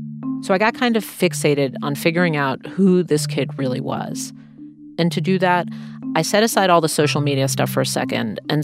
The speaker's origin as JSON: {"language": "English", "town": "Jamaica", "region": "New York", "country": "United States", "tie": "born or raised there", "said": "I grew up in Jamaica, Queens in the mean 80s."}